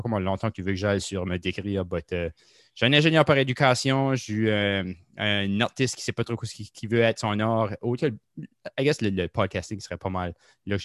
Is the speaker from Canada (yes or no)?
yes; Saint-Antoine, New Brunswick, Canada; J'ai grandi à Saint-Antoine, qui est un petit village nord de Moncton, de peut-être 25 minutes de Moncton.